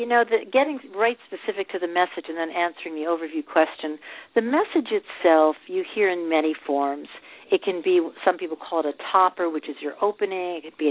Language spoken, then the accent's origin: English; Midwest, United States; because I'm from the Midwest, and so if I express something, it can come across as self-effacing as opposed to confident.